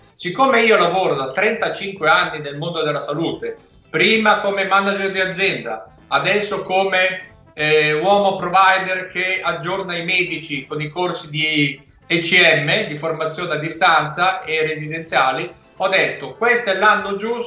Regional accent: Milan, Lombardy, Italy; Io poi sono di Milano, nato e vissuto a Milano

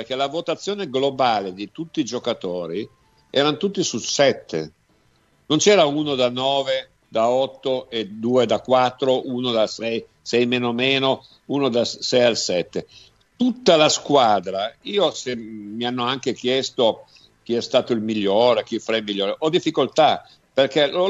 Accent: Tuscany, Italy; da toscano

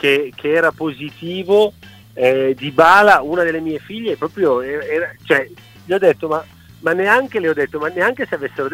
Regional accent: Milan, Lombardy, Italy; io sono cresciuto a Milano, per cui immaginatevi, Milano, sì. Sono cresciuto a Milano a 500 metri a 500 metri abitavo dallo stadio.

